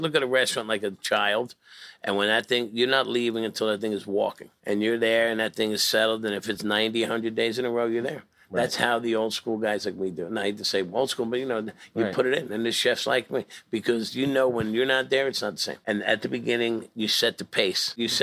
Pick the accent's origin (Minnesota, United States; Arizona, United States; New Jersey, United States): New Jersey, United States; So I grew up in Jersey. He drove the subways for New York City.